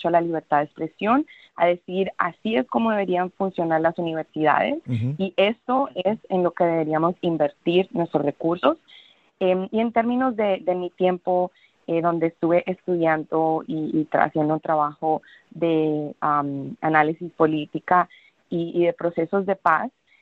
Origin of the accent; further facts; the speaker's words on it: Colombia; Yo vengo de Colombia, donde también hemos tenido muchas guerras, donde ha sido violencia, violencia